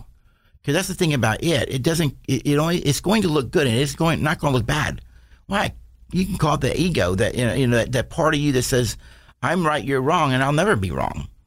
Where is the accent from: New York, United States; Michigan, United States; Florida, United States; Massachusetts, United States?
Florida, United States; Miami; So like when I was born in Miami, 1961, I was living with my dad and my stepmom.